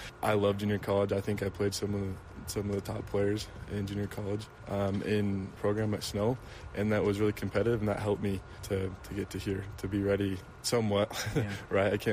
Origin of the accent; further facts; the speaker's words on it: Huntsville, Utah, United States; I'm from Huntsville, Utah. Everybody's like, where is that? Right? So it's a super small town kid growing up. So I grew up in the outdoors, yeah.